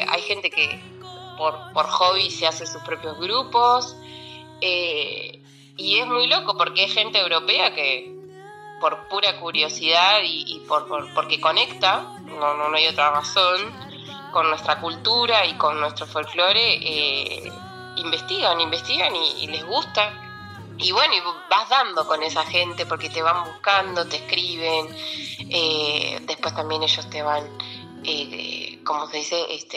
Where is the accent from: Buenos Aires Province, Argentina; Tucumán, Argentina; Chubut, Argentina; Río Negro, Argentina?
Buenos Aires Province, Argentina; La Plata; tenía ganas de estar y de tocar en mi país, en Argentina, en mi ciudad, en La Plata.